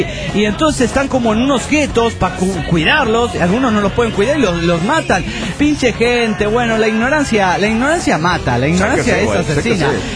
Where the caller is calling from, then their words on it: Buenos Aires, Argentina; de Buenos Aires, Argentina.